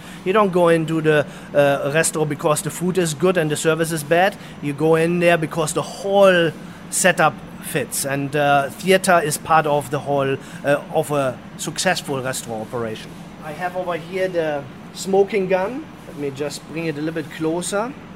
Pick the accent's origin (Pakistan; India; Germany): Germany; So I'm from Germany, and of course, I like German bread